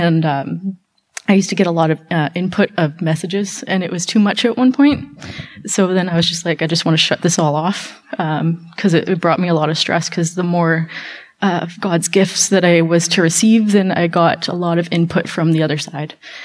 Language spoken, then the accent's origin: English; Summerland, British Columbia, Canada; I grew up in Summerland. My grandpa was the principal of the high school out in Summerland years and years ago, so we were locals there.